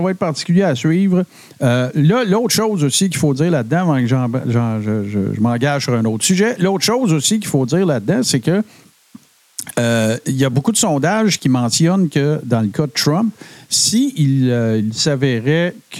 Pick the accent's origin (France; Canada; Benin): Canada; Montreal, Quebec; je viens de Montréal.